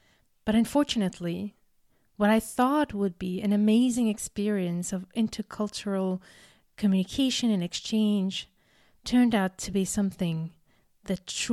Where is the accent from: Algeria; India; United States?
Algeria; also born or lived in Serbia; I came from Algeria, a country that was going through severe crisis with the terrorism, I was told that I came from a country of barbarians. This was a time when I had just moved from Serbia. I lived in what used to be Yugoslavia